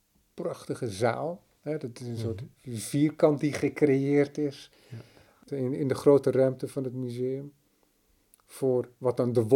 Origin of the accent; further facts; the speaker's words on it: Amsterdam, North Holland, Netherlands; Want ik kom zelf uit Noordwest-Nederland, uit Amsterdam.